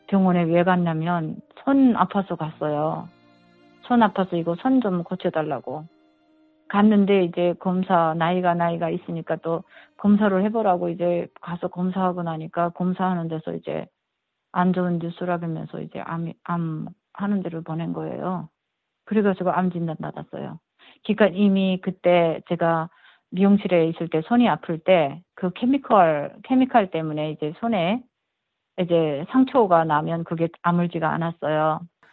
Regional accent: North Korea; now in United States; 그래서 저는 이제 미국에서 그래도 내 부모, 형제, 내 고향을 위해서 뭔가 할수 있지 않을까.

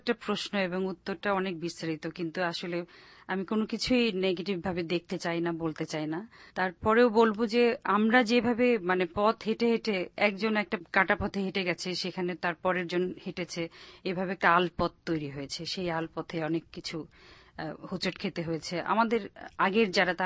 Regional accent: Bangladesh; সবকিছুতে আমি আমার সবসময় মনে রাখি আমি একজন বাঙালি, বাংলাদেশি।

